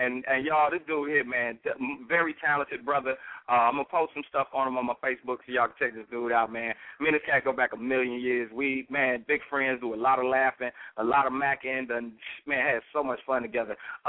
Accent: Florida, United States; also born or lived in Chicago; I'm born in Chicago by way of Miami. I was raised in Florida

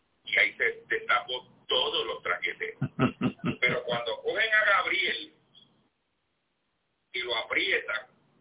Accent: Costa Rica; Y ve, Costa Rica, tenemos un problema de credibilidad económica.

